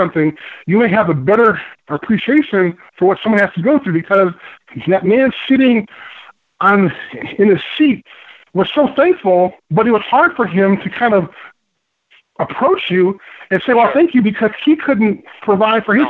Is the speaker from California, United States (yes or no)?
no; Chicago, Illinois, United States; I grew up in Chicago, so those races you talked about, as a kid, right. we used to do them in no shoes.